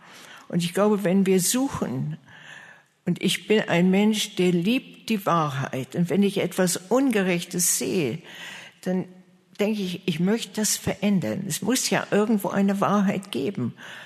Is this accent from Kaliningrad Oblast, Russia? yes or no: yes; Kaliningrad Oblast, Russia; now in United States; Ich bin in Ostpreußen groß geworden, geflüchtet, weil die Russen reinkamen.